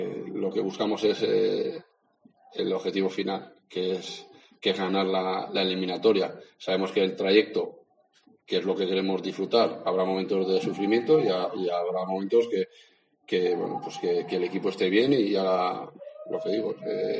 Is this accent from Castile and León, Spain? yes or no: no; Bilbao, Basque Country, Spain; Él es de Baracaldo, yo soy de Bilbao.